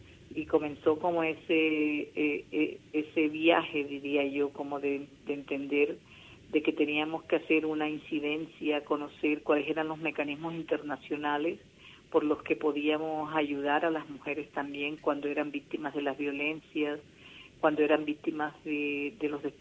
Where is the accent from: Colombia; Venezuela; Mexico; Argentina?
Colombia; now in Valencia, Spain; soy colombiana, lo venía haciendo desde mi país